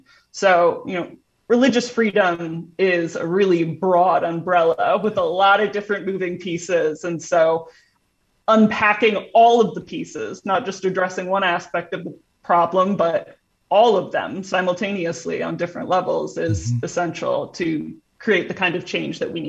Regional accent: Indiana, United States; You know, I grew up in Indiana where the people that I saw at the pulpit were older than me.

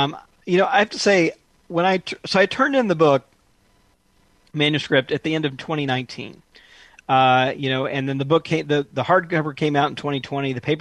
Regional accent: Mississippi, United States; And I take my home state of Mississippi, you know, as a good example here

